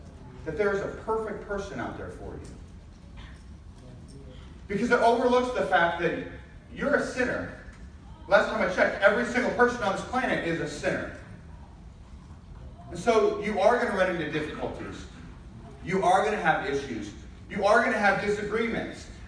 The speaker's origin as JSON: {"language": "English", "town": "St. Louis", "region": "Missouri", "country": "United States", "tie": "born or raised there", "also_born_or_lived": "Concordia, Nebraska", "said": "I'd already seen four different people that I knew from either Concordia, Nebraska, or growing up in St. Louis."}